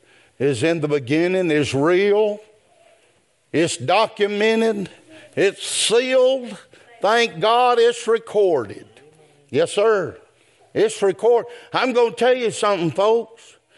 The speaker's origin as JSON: {"language": "English", "town": "Rome", "region": "Georgia", "country": "United States", "tie": "born there", "said": "I was born in Floyd County, Georgia. Floyd Hospital. 1954, on the 28th day of November."}